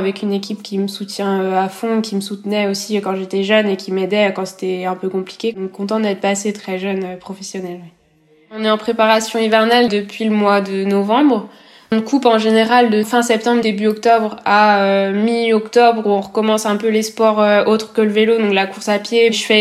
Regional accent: Guerlesquin, Brittany, France; Je suis originaire de Gare-Lesquin dans le Finistère et j'ai 21 ans.

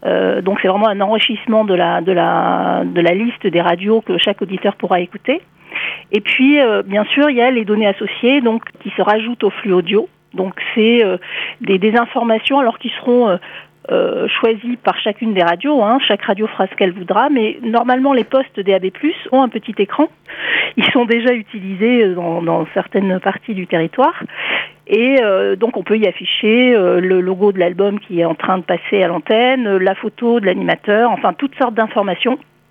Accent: Brittany, France; les grands axes autoroutiers et routiers chez nous en Bretagne, puisqu'on n'a pas d'autoroute

